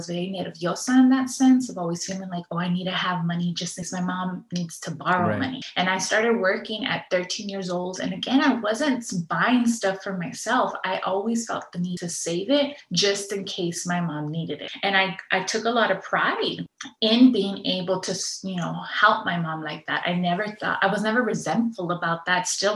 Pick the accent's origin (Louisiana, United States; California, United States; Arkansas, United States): California, United States; Los Angeles; I am from Echo Park. I'm a mother of two. I was raised by a single mother who had been born in Mexico but immigrated to the United States when she was 6 years old.